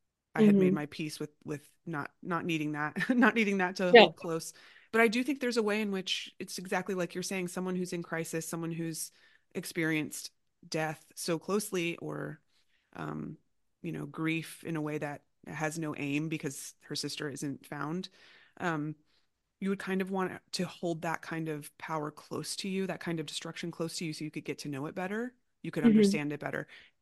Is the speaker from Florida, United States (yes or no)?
yes; Florida, United States; I grew up in a home that had guns, and I'm from Florida, and it wasn't that uncommon.